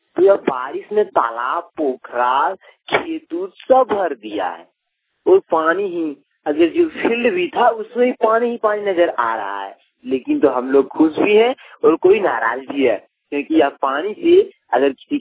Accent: Jharkhand, India; ग्राम पंदन विरा थाना जिला देवघर का निवासी हूँ।

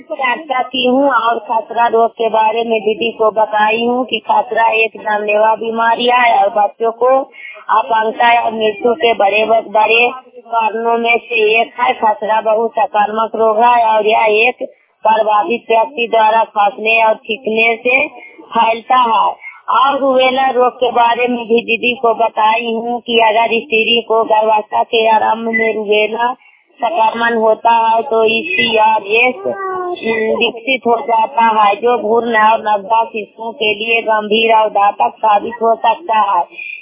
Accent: Sherpur, Bihar, India; मैं शेरपुर गाँव की रहने वाली हूँ और सीएम की काम करती हूँ। अपना नालंदा जिला को रहने वाली हूँ।

